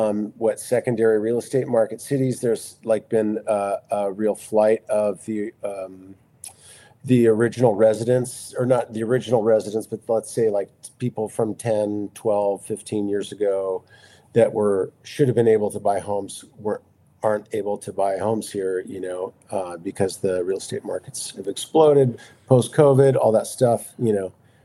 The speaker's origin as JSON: {"language": "English", "town": "Portland", "region": "Oregon", "country": "United States", "tie": "born or raised there", "said": "But anyways, I grew up in Portland, Oregon, and always wanted to live in Bellingham because my grandfather had a cabin on Lummi Island."}